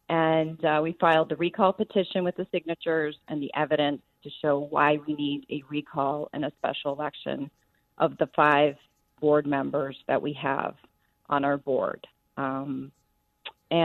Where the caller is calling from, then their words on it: St. Charles, United States; Hi. I'm calling from St. Charles.